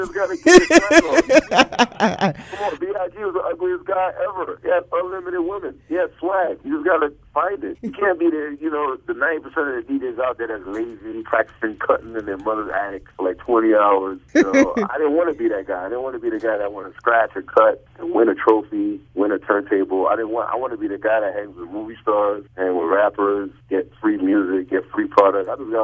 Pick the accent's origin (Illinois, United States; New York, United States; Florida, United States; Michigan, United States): New York, United States; because it's kind of unfair to me, because I'm from New York and everything is in New York.